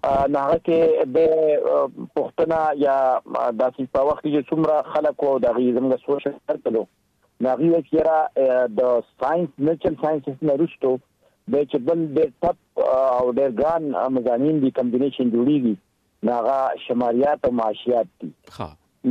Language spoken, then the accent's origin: Pashto; Lower Dir, Khyber Pakhtunkhwa, Pakistan; زه اصل کې زما تعلق چې دی نو هغه د لوور دیر کې پی کې لوور دیر سره دی.